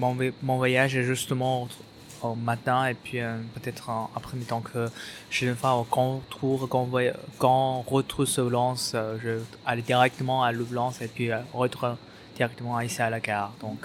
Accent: China; now in Paris, France; Je suis chinois, mais maintenant j'habite à Paris, pour l'étude d'architecture.

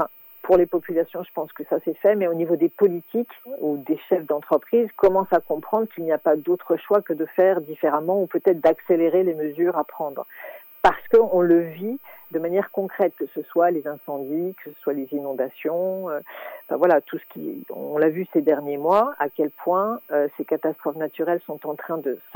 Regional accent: France; Mais voilà, nous on est français

